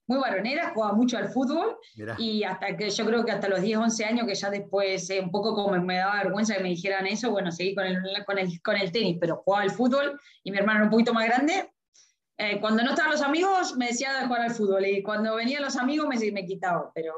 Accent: Argentina; now in Madrid, Spain; yo soy argentina, hace 18, 19 años ya casi que estoy viviendo en Madrid

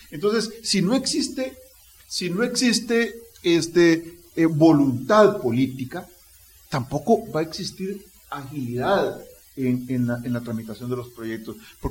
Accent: Costa Rica; una de las cosas que nosotros necesitamos como costarricenses y como país es

